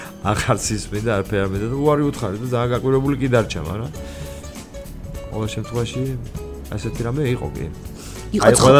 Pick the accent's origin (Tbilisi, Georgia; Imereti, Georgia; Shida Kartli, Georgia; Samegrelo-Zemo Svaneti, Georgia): Tbilisi, Georgia; ხო, ნახალოკაში, ნახალოკაში გავიზარდე და იქა პატარები ვიყავით კაც.